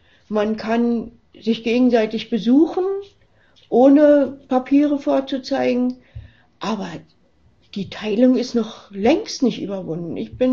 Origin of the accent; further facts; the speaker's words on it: Frankfurt, Brandenburg, Germany; ich komme auch aus Frankfurt, oder? Sah das ist die ganz östliche Stadt an der Oder. Wenn wir über die Grenze gucken, sehen wir Polen.